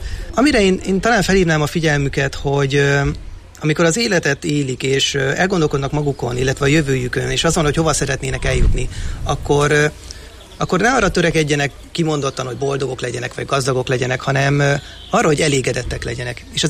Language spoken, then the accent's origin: Hungarian; Hungary; magyar ember vagyok, magyarul beszélek